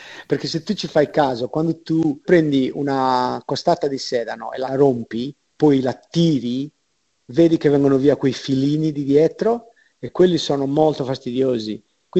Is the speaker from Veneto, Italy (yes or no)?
no; Sardinia, Italy; in Sardegna mangiamo abbastanza pesce a Natale, anche se da dove vengo io si mangia tantissima carne, soprattutto il porcetto, l'agnello